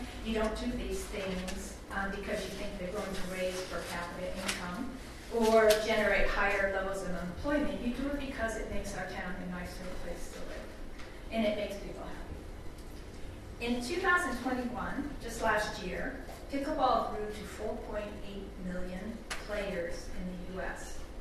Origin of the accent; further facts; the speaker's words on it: Massachusetts, United States; actually, I'm from Massachusetts.